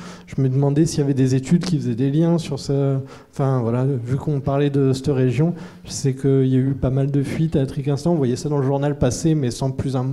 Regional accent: Bagnols-sur-Cèze, Occitanie, France; je viens du Gard aussi, à la base, vers Bagnols-sur-Cèze.

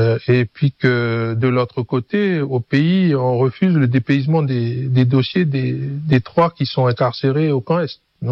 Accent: Hienghène, North Province, New Caledonia; Je suis originaire de la tribu de Tjedanit, à Yengen, à 400 km de Nouméa.

